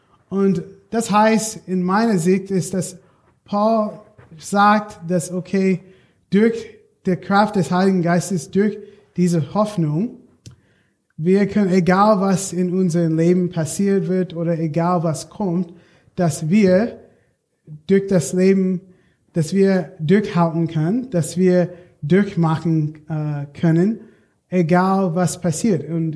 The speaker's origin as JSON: {"language": "German", "country": "United States", "second_language": "German", "moved": "as an adult", "lives_now": "Darmstadt, Germany", "said": "ich komme ursprünglich aus den USA und ich bin verheiratet mit Rahel, eine deutsche, wunderbare Frau. Und wir wohnen gerade in Darmstadt"}